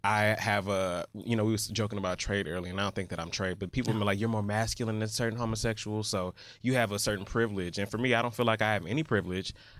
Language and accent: English; Atlanta, Georgia, United States; I grew up in Atlanta, gay mecca, because it's full of homosexuals, but that don't mean it's gay mecca because it's gay run.